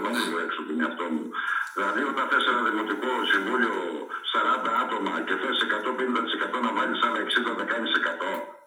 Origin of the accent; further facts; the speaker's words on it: Farkadona, Thessaly, Greece; είμαστε τοπικιστέοι, Φαρκαδόνοι, α το πω έτσι, να μην πω για άλλα χωριά. Έτσι θα ψηφίσω το χωριό μου